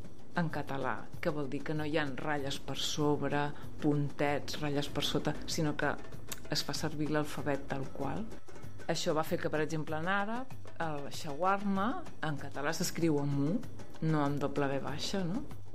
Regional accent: Catalonia, Spain; accent: Central Catalan; ja no diem gaspatxo, diem gaspatxo, els que som del català central

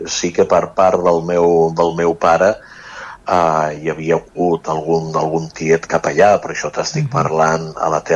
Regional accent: Barcelona, Catalonia, Spain; also born or lived in L'Hospitalet de Llobregat; Jo sóc barceloní, però he viscut gairebé sempre els primers 33-34 anys de la meva vida a Hospitalet, fins que el seminari em va enviar com a seminarista a la Garriga.

